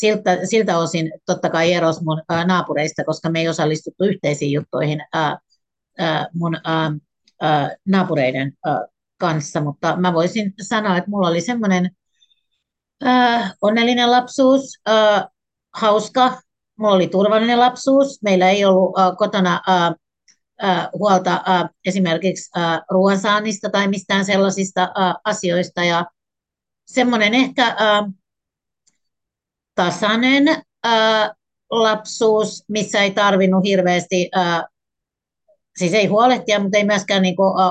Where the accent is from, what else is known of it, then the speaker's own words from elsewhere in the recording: Tampere, Pirkanmaa, Finland; Mä olen Tampereelta ja Mansesta. Ja toki meidän perheen niin kuin dynamiikka oli kovasti sen lestadiolaisuusyhteisön mukainen